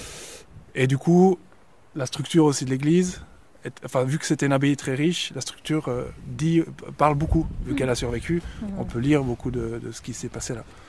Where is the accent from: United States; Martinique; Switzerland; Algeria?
Switzerland; je suis suisse et je travaille en République tchèque